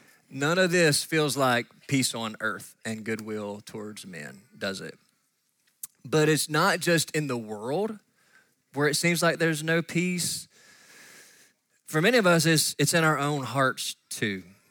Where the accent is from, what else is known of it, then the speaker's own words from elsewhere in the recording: Katy's, Kentucky, United States; Now, I'm from Katy's, Kentucky, and unless you're from there, you don't know where that's at. You blink, you miss it.